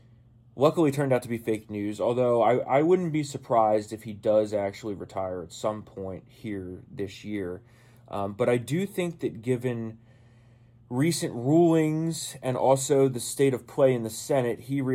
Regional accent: New Jersey, United States; Scalia and Alito, both from my hometown in New Jersey.

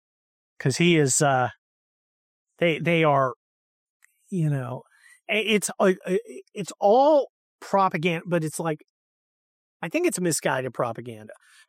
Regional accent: California, United States; Because I'm a Californian and we rate people on the quality of their cars.

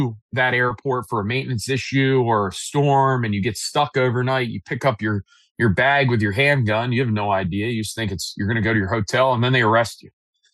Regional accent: New Jersey, United States; You know, I grew up in New Jersey. Anyone who's driven through New Jersey knows if you're going to be protected by FOPA, you better fuel up at one bridge before you cross in.

